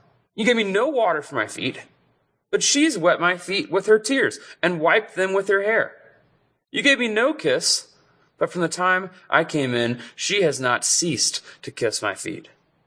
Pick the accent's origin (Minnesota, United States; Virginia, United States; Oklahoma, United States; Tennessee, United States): Tennessee, United States; We moved here about a year ago from Birmingham, Alabama. I'm from Tennessee and she's from North Carolina.